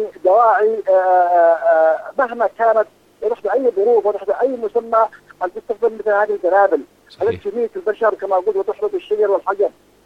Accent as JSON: {"language": "Arabic", "country": "Yemen", "said": "نحن أحرارا كما ولدنا وسنبقى أحرارا باليمن"}